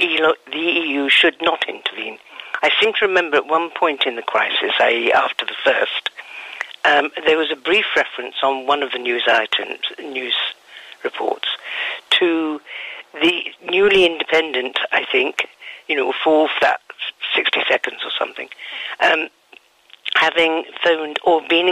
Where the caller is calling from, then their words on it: Valencian Community, Spain; Costablanca.